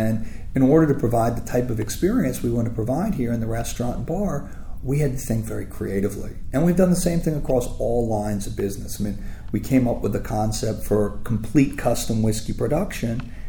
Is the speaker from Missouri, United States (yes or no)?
no; Philadelphia, Pennsylvania, United States; Well, I grew up in Philadelphia and started my career as a lawyer in Philadelphia.